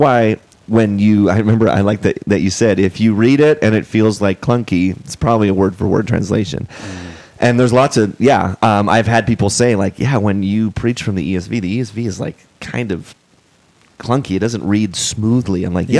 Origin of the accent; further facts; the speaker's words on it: California, United States; if you want to speak like a Californian, just enunciate every syllable of every word. I'm from California.